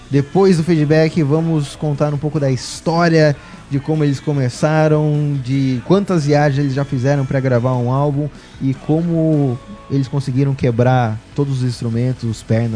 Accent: Brazil; eu sou brasileiro

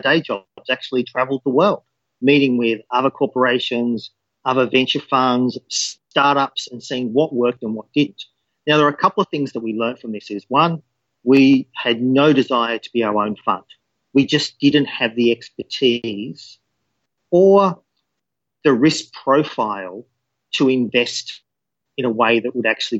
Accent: Australia; Sure. So, look, I'm an Australian.

